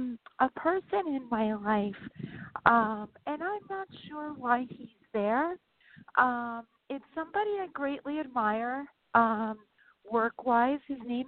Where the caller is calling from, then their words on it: New York, United States; I'm calling from New York.